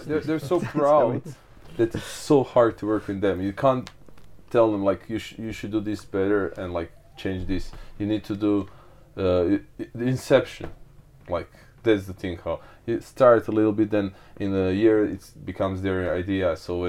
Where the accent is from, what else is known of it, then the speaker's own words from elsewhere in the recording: Croatia; Yeah, so yeah, I'm from Croatia. I was born and raised in Croatia